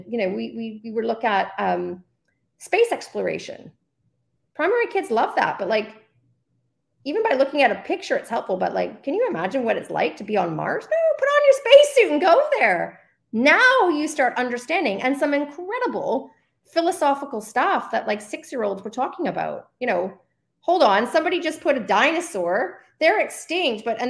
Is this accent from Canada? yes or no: yes; Canada; I grew up in Canada, but this happens everywhere.